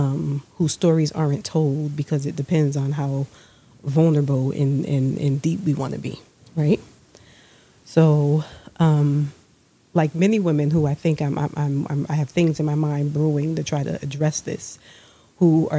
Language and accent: English; New Haven, Connecticut, United States; born or raised there